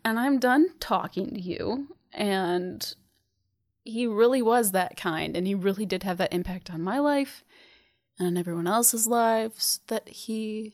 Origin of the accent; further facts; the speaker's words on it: Holland, Michigan, United States; So I lived a really sheltered life. I'm from Holland, Michigan. Nothing bad happens to you unless you scorn the Lord.